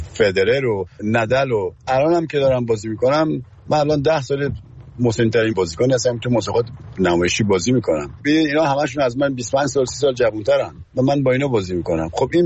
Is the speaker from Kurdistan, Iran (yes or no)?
no; Tehran, Tehran Province, Iran; منم تو اونجا به دنیا اومدم و از همونجا بزرگ شدم